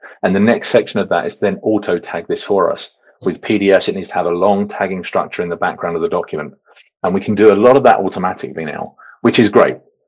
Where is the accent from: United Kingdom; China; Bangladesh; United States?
United Kingdom; You probably hear from my accent, I'm from the UK.